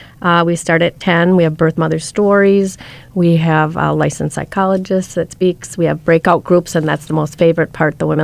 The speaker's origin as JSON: {"language": "English", "town": "St. Paul", "region": "Minnesota", "country": "United States", "said": "I like to say I'm from St. Paul, so a lot of saints in my life."}